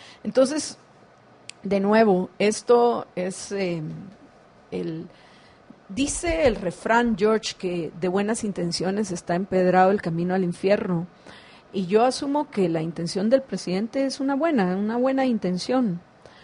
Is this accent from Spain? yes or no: no; Guatemala; si yo vengo de Europa, soy guatemalteca